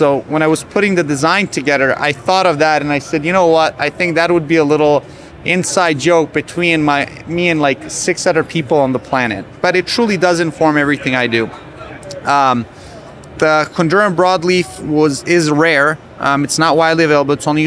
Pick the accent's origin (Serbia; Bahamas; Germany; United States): Serbia; back home, I grew up in Serbia.